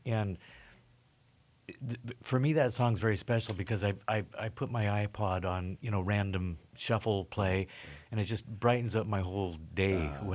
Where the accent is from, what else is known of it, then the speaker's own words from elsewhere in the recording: Seattle, Washington, United States; I grew up in the Seattle area